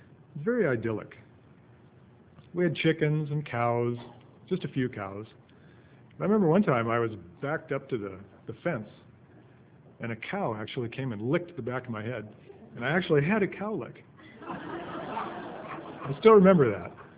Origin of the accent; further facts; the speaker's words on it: Seattle, Washington, United States; My mom and dad met at Boeing during the Second World War, and I was born in Seattle in 1949. And I actually grew up about 6 miles from here, just down on Richards Road.